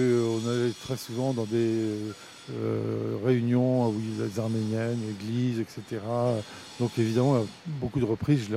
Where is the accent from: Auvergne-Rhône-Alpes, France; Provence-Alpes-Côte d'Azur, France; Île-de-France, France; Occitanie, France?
Île-de-France, France; Paris; Moi, je suis né en France, je suis français avant tout et parisien.